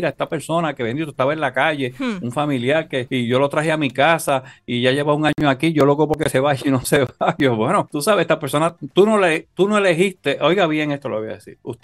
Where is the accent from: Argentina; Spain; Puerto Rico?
Puerto Rico; yo no soy ni ruso, ni soy alemán. Yo soy boricua.